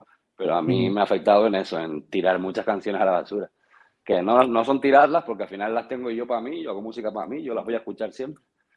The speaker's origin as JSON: {"language": "Spanish", "region": "Canary Islands", "country": "Spain", "said": "a mí me llena de orgullo como canario el poder de presumir de eso, de que la gente está cantando por ahí estas letras y expresiones canarias que yo las he mamado desde chiquitito"}